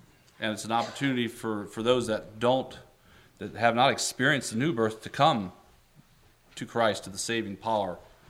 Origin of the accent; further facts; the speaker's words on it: Maysville, Missouri, United States; I'm from Maysville, Missouri, and I'm married.